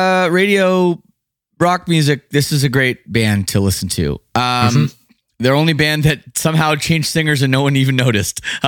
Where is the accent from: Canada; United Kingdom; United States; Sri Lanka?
Canada; Growing up in Canada, obviously, … is everywhere.